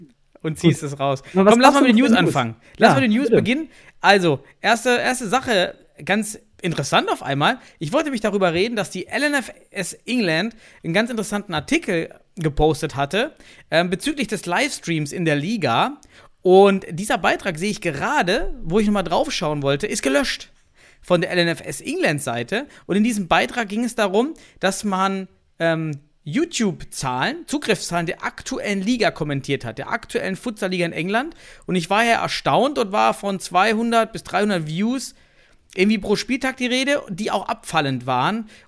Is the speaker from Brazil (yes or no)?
no; East Germany, Germany; ich fühle mich diskriminiert als Ostdeutscher.